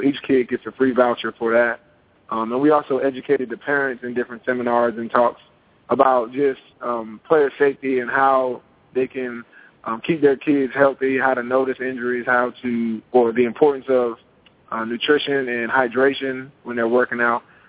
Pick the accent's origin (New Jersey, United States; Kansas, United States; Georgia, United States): New Jersey, United States; Piscataway; Rock Avenue is a street I grew up off of in Piscataway, New Jersey.